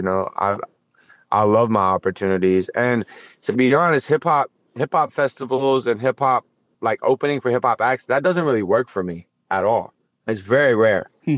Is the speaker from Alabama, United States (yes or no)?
yes; Alabama, United States; And, you know, naturally I'm from Alabama, so the South is always going to be there.